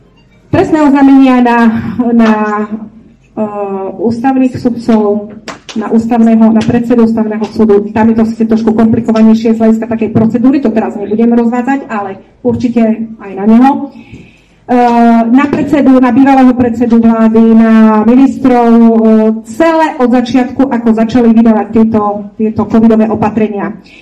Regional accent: eastern Slovakia, Slovakia; ja som z východu, viem, aká je tam situácia na východe

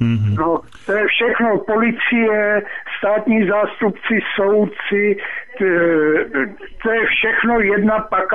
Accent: Ústí nad Labem, Ústí nad Labem Region, Czechia; No, já jsem z Ústí nad Labem.

